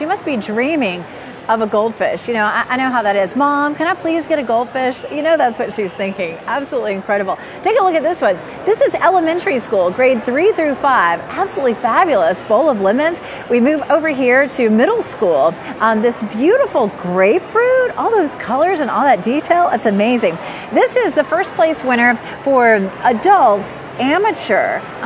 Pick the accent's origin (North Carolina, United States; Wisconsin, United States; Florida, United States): North Carolina, United States; Raleigh; I grew up in Raleigh. I've been coming to the fair since I was probably 3 or 4 years old.